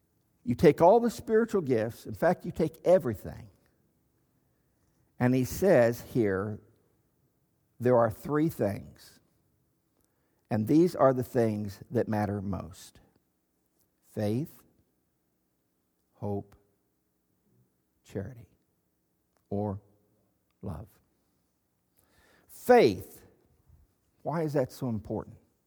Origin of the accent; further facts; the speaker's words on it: Texas, United States; Maybe it's just because I'm a Texan.